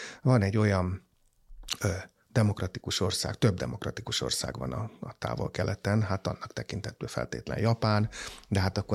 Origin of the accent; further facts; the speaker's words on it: Hungary; és ebben is volt az erőnk, hogy magyarként köszönhetően annak a nagyon magas oktatási színvonal maradékának, amiből éltünk, és kis népként alkalmazkodni kényszerülő népként